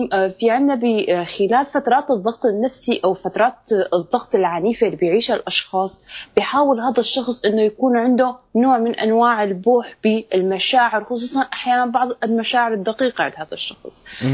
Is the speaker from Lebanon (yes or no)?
no; Syria; او الاحداث اللي صارت عندنا بسوريا